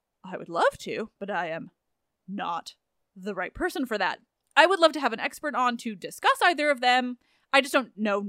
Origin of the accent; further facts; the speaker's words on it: England, United Kingdom; but I am very English, and thus, Cyprus.